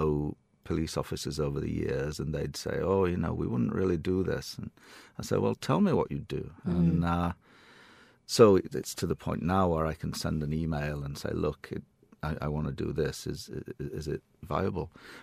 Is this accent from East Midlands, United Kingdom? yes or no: no; Leeds, Yorkshire and the Humber, United Kingdom; moved away as an adult; No, I was born in Leeds, and I grew up in Leeds. So I didn't go to Canada until my mid-20s for graduate studies.